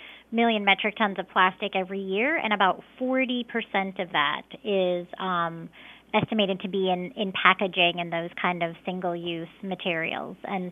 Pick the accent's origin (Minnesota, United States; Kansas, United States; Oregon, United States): Minnesota, United States; where I grew up in Minnesota, I actually grew up on a river, the Snake River, that connected to the St. Croix